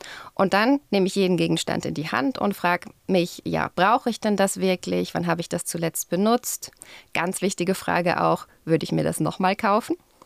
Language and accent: German; Germany; now in Zürich, Switzerland; Ich komme aus Zürich, jetzt seit 12 Jahren, davor aus Deutschland.